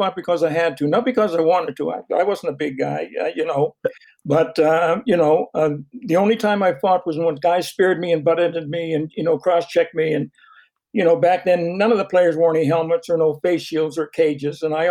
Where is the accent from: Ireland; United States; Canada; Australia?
Canada; Fredericton, New Brunswick; Well, I was playing baseball in my hometown, Fredericton, and I played shortstop and second base